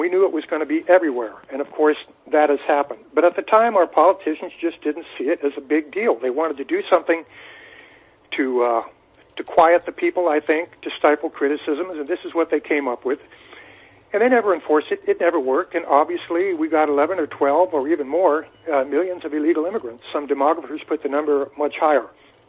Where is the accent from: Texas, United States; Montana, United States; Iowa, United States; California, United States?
California, United States; Growing up in Southern California, I began to see the illegal immigration problem in the 1970s.